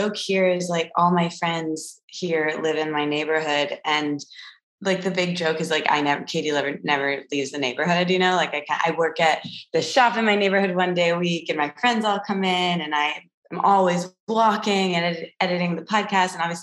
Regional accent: Midwest, United States; And, you know, growing up, I'm from the Midwest, like New York, I felt like I could, you see it so much on TV

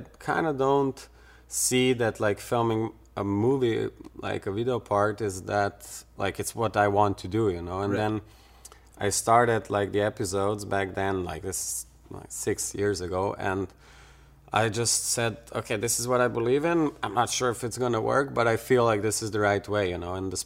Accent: Slovenia; I was from Slovenia. Nobody even knew where Slovenia is, you know.

